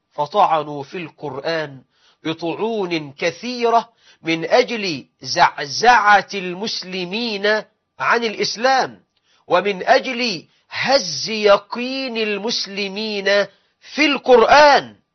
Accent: Egypt; فالله أسأل أن يجعل بلدنا مصر أمنا أمانا، رخاء سخاء

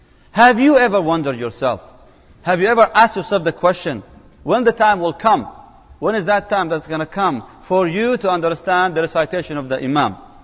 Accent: Palestine; first language Arabic; English is a second language; I speak the Arabic language. That's my native language. I'm originally from Palestine, actually.

